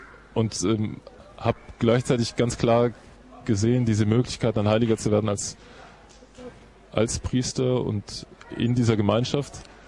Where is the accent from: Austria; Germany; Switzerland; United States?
Germany; Aachen, North Rhine-Westphalia; Ich komme aus Aachen, da gibt es in der Nähe ein Benediktinerkloster